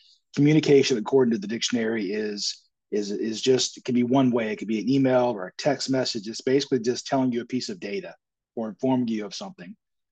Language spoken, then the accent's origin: English; the South, United States; at least where I grew up in the South.